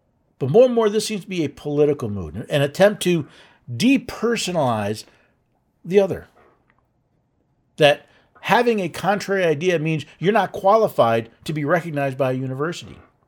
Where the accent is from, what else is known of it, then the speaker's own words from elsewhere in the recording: United States; because I'm Caucasian. Also, because I'm American. I grew up in a middle to upper middle income household.